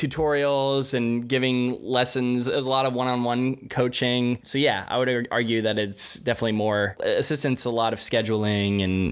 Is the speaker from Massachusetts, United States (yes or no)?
no; Pennsylvania, United States; So I grew up in rural Pennsylvania. I grew up in Berks County, went to a little school called Ole Valley.